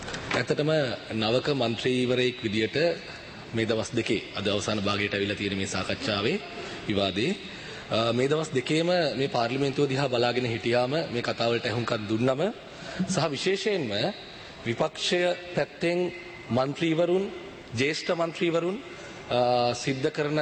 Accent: Ranna, Southern Province, Sri Lanka; born there; මම ඉපදුනේ හැදිලවැටෙන හම්බන්තොට දිස්ත්‍රික්කයේ තංගල්ලේ රන්න ප්‍රදේශයේ.

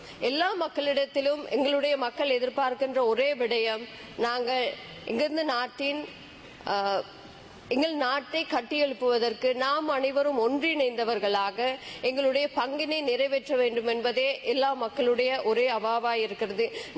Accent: Sri Lanka; நாங்களும் இலங்கையர் என்ற ரீதியிலே தேசிய நீரோட்டத்தோடு இணைந்து

